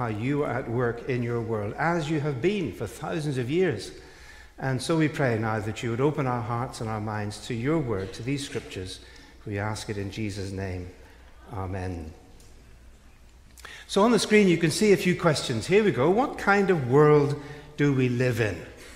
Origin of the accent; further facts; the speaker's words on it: Belfast, Northern Ireland, United Kingdom; now in London, United Kingdom; I'm from Northern Ireland originally, from the city of Belfast. That's my home city. But I now live in London